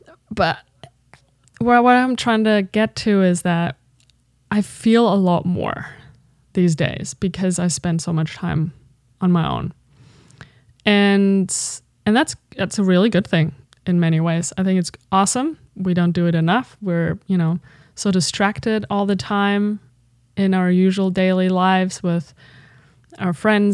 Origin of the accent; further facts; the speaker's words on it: Germany; hey, you from Germany, I'm from Germany, woohoo.